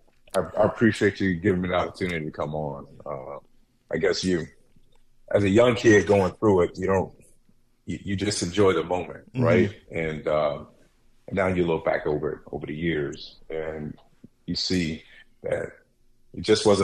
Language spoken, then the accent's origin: English; Indiantown, Florida, United States; I went to South Fork High School. I grew up in Indiantown, Florida.